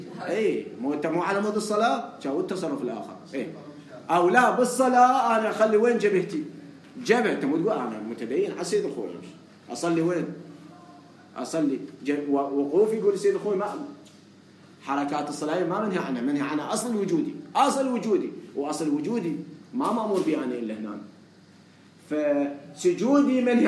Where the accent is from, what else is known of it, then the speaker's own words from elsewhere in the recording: Najaf, Najaf Governorate, Iraq; أنا من النجف